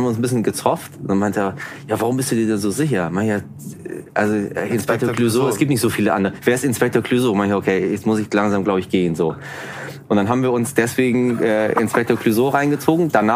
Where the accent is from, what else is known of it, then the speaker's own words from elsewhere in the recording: Wuppertal, North Rhine-Westphalia, Germany; Ah, Wuppertal, meine Heimatstadt.